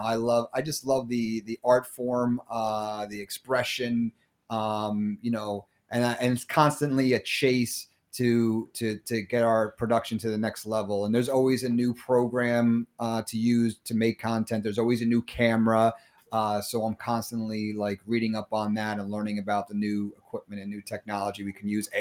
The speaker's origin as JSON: {"language": "English", "region": "New Jersey", "country": "United States", "tie": "born or raised there", "said": "Yeah. Absolutely."}